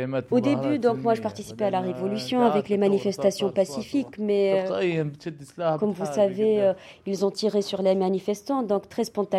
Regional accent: Zawiya, Zawiya District, Libya; now in Tunisia; 22 ans, je viens de Zawiya de Libye.

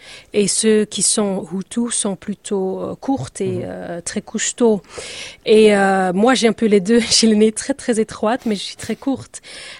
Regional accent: Belgium; J'ai grandi en Belgique

